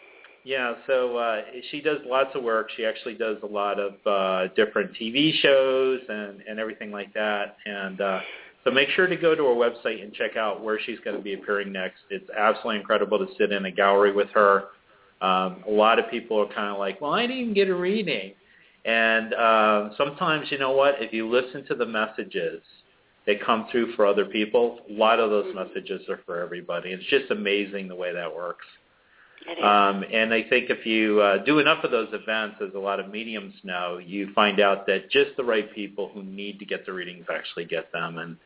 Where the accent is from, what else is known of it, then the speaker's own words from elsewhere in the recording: Springfield, Massachusetts, United States; Lisa is from my hometown area of Springfield, Massachusetts, as I call it.